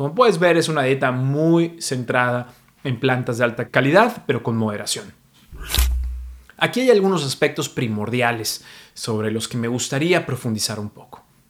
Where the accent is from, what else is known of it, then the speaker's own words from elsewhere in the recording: Mexico; now in New York, United States; Soy mexicano, pero vivo en Nueva York